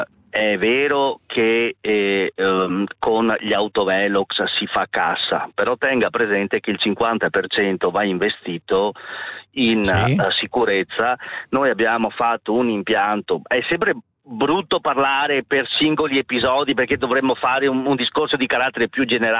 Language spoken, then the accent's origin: Italian; Veneto, Italy; non sono sardo, ma sono veneto